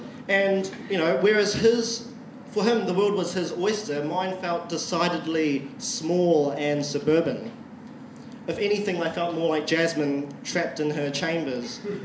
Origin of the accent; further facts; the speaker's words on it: Christchurch, Canterbury, New Zealand; that's how I saw it growing up in Christchurch.